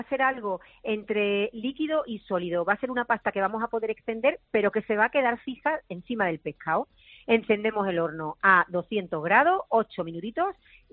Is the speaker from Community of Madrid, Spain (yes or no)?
no; Málaga, Andalusia, Spain; Pues te diré que como malagueña que soy, soy muy comedora de pescados